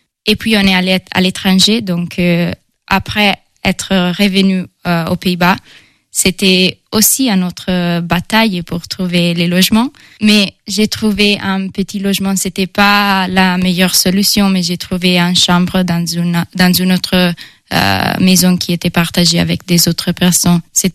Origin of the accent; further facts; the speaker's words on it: Italy; French is a second language; now in Angers, France; parce que c'est plus facile. J'ai 22 ans et je viens de l'Italie. Et maintenant, je suis ici en France, à Angers